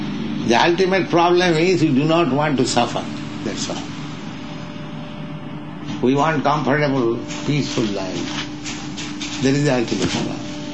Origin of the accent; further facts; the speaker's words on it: India; now in United States; Here in America, whenever I meet some gentleman in the street, and he understands that I am coming from India, he says, India is very poverty-stricken.